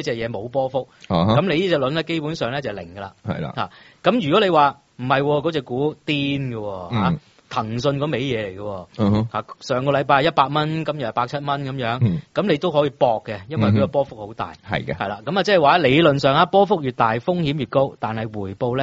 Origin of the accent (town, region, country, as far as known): Hong Kong